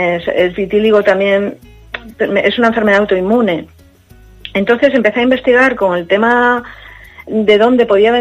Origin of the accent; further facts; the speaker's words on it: A Coruña, Galicia, Spain; yo soy de origen gallego, de La Coruña, y ahí ya sabéis que hay mucha tradición de buenos panes.